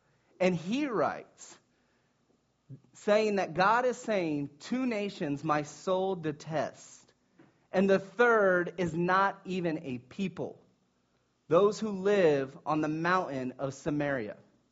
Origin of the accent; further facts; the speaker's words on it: Sanford, Florida, United States; I was ashamed that I was from Sanford